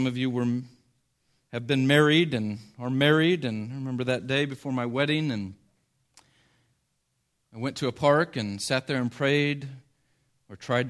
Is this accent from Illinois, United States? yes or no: yes; Springfield, Illinois, United States; I grew up in Springfield, Illinois, the land of Lincoln, his hometown.